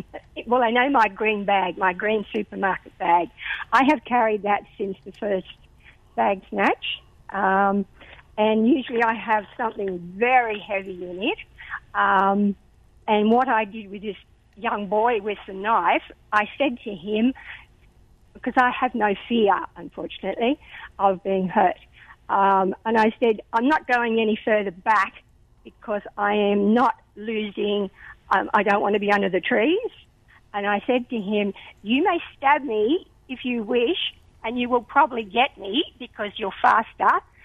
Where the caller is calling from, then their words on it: Dubbo, New South Wales, Australia; I'm ringing from Dubbo.